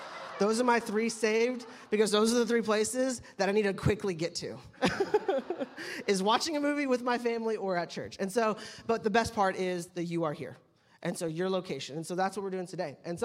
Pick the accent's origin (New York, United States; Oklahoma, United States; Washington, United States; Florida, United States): Oklahoma, United States; also born or lived in Cincinnati, United States; And so we're originally from Oklahoma. We spent 3 years in the Cincinnati area being a youth pastor there.